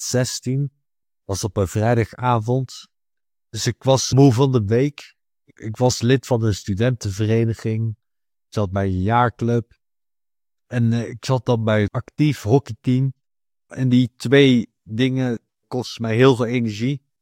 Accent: Maarheeze, North Brabant, Netherlands; Waar ik ben opgegroeid, dat is het dorpje Marezen. Dat is 20 kilometer vanaf Eindhoven.

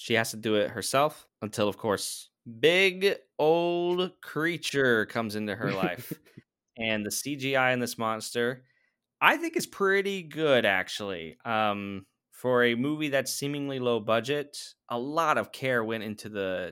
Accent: United States; I, you know, as an American moviegoer, I do not see full frontal nudity on either gender in my mainstream movies.

